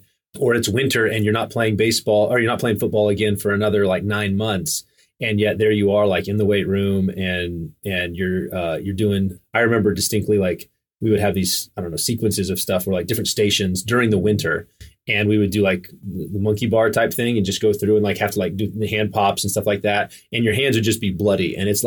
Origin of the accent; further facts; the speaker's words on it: Midland, Texas, United States; I grew up in West Texas in a town called Midland. Claim to fame is Friday Night Lights.